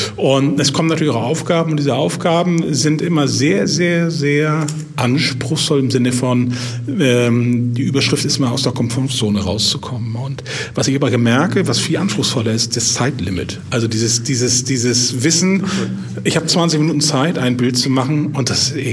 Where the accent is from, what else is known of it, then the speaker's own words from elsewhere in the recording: Hamburg, Germany; aus Hamburg und ja, ich komme aus Hamburg.